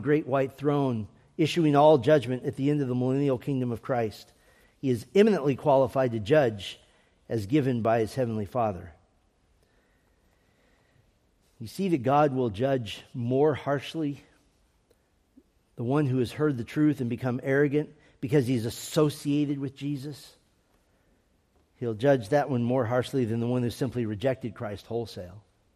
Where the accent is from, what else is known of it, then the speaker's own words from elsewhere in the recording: Texas, United States; born there; Because I was born in Texas, I was baptized when I was 8 years old